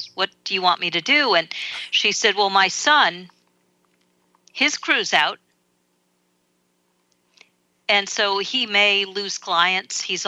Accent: New York City, New York, United States; Yeah, I grew up here.

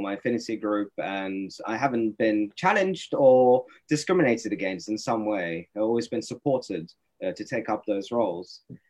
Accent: Norway; It's a very community focused in a kind of small town that I grew up in Norway

